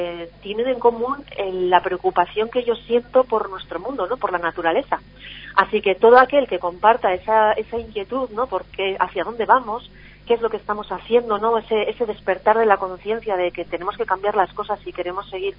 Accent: Ormaiztegi, Basque Country, Spain; Y cuál es mi sorpresa cuando descubro que aquí en mi pueblo, en Ormaiztegui, hay un chico

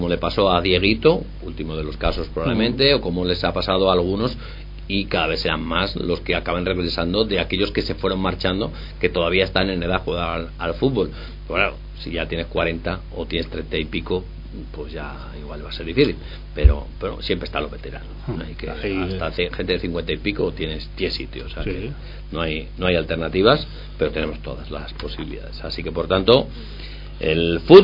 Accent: Salamanca, Castile and León, Spain; born there; Yo no nací en Guijuelo. Nací en Salamanca, claro, pues, como todo el mundo. No viví los primeros años de mi vida en Guijuelo. Pues, y no, tampoco soy guijuelense, entonces.

